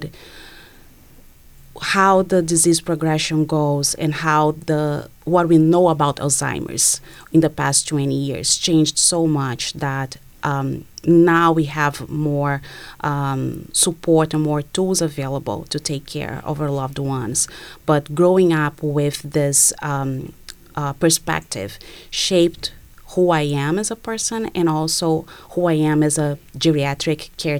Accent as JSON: {"language": "English", "country": "Brazil", "said": "I'm originally from Brazil, and I grew up in an intergenerational household, meaning that my great-grandmother, my grandmother, my mom, and I in the same house."}